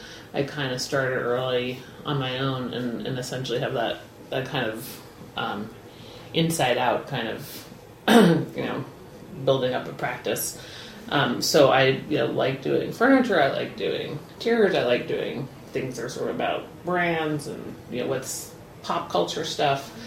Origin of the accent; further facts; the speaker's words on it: Boston, Massachusetts, United States; sort of like where I grew up in Boston, there's sort of like a layering